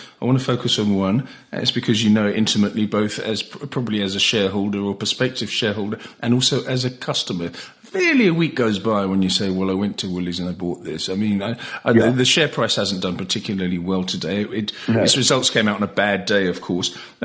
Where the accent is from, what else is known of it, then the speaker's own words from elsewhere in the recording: United Kingdom; because I grew up in the United Kingdom